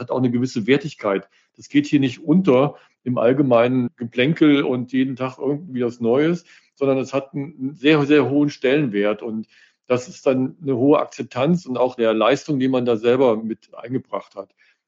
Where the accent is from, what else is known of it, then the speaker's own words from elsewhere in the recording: Kassel, Hesse, Germany; Wie gesagt, ich komme ja aus Kassel. Das ist jetzt nicht gerade eine Metropole, aber immerhin schon eine Großstadt.